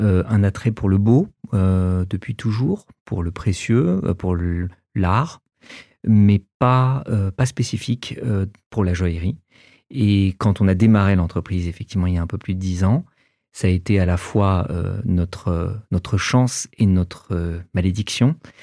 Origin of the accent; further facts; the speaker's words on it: Paris, Île-de-France, France; J'ai grandi à Paris, j'étais un gentil bon élève, je viens d'une famille d'immigrés chrétiens libanais qui ont débarqué en France pendant la guerre